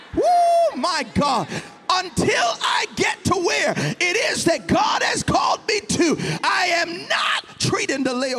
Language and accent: English; Toronto, Ontario, Canada; I'm from Malvern. Big up Scarborough, big up Malvern, look.